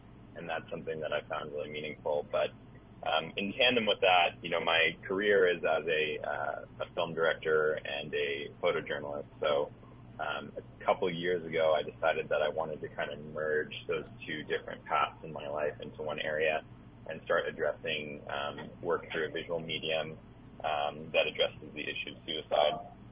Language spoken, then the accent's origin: English; Wyoming, United States; I'm also from Wyoming, so I kind of spend my time across the American West